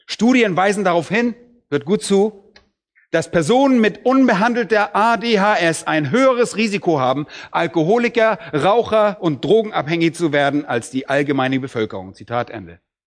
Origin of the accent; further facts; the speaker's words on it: Bad Oldesloe, Schleswig-Holstein, Germany; die Lehrer an unserer Schule, die meine ich in Bad Oldesloe, da wo ich aufgewachsen bin